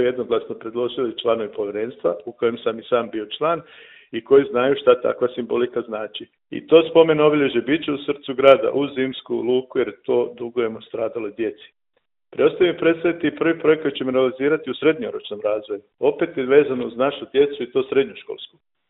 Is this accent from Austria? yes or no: no; Osijek, Osijek-Baranja County, Croatia; rođen sam i živim u Osijeku, ovdje sam završio osnovnu i srednju školu te građevinski fakultet. Imam sina studenta na prvoj godini fakulteta, supruga mi je liječnica i profesorica na medicinskom fakultetu. Hrvatski sam branitelj